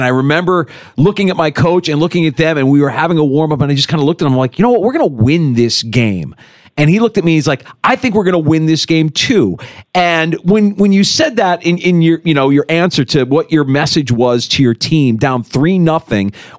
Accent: Minnesota, United States; I grew up playing in Minnesota.

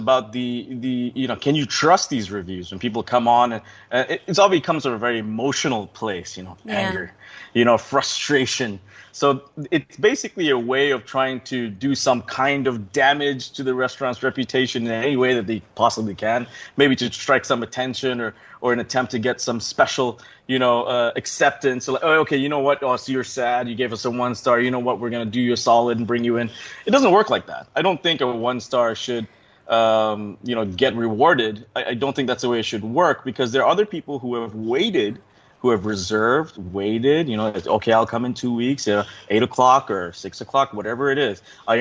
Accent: Thailand; I've born and raised in Thailand.

